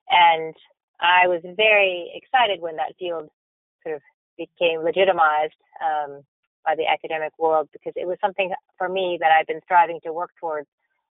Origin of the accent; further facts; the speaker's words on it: United States; born there; I was born in the United States, and I trained there to become a doctor.